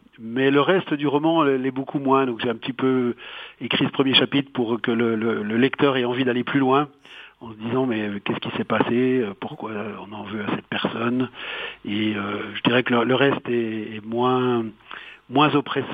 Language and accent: French; Bourgogne-Franche-Comté, France; now in Geneva, Switzerland; en dehors de ma région natale, la Franche-Comté, de Genève où j'habite.